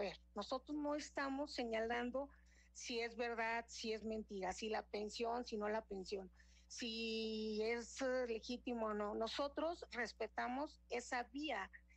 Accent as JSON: {"language": "Spanish", "country": "Mexico", "said": "Yo creo que como mexicanos merecemos un respeto."}